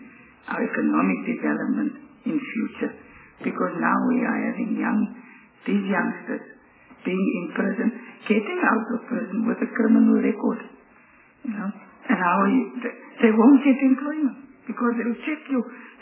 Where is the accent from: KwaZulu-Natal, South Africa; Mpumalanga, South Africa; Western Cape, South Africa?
Western Cape, South Africa; Beaufort West; I'm from Beaufort West, but I taught 16 years in Cape Town, 11 years in Vandenberg, Silver Stream.